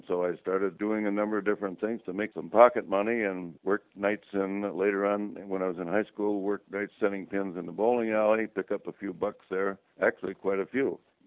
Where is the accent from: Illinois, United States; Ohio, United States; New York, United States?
Illinois, United States; Chicago; born there; I was born in Chicago.